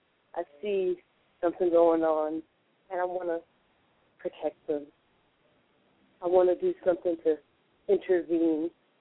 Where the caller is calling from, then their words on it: Brooklyn, New York, United States; I'm calling from Brooklyn, New York.